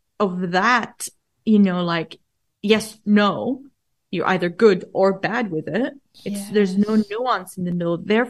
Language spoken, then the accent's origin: English; Jordan; So I grew up in the Middle East, and I grew up in the 80s and the 90s. And while I was growing up, there was like so much war around us, around Jordan, where I grew up.